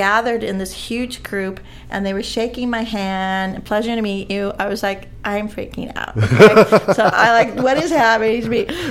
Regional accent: California, United States; But when you are born and raised in California, that's inevitable.

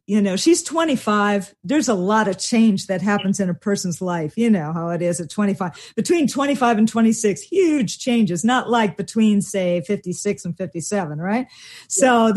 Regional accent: Honolulu, Hawaii, United States; born there; Both of my sisters were born in Tokyo. I was born in Honolulu.

